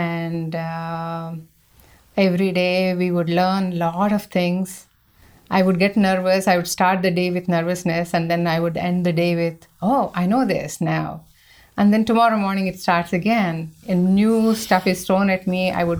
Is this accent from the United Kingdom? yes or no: no; India; I grew up in India. I don't know anything.